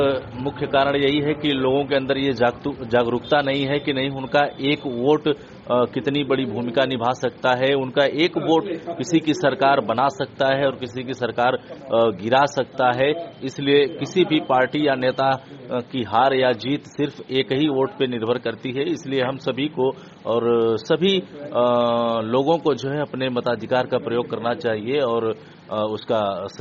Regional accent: Jalalabad, India; मैं ग्राम सभा जलालाबाद का रहने वाला हूं।

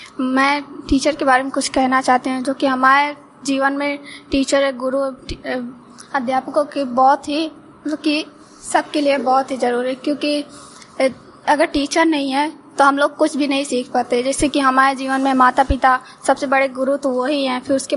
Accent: Pahari, Uttar Pradesh, India; मैं पहाड़ी से आती हूँ यहाँ करबी में पढ़ने

